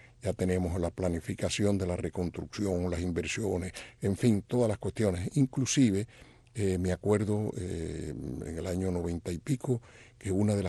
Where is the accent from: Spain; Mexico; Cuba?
Cuba; siguen siendo cubanos, sienten como cubanos. Le gusta el arroz con frijol y la carne de puerco, y piensan como nosotros los viejos, y a medida que van teniendo más edades se van poniendo más cubanos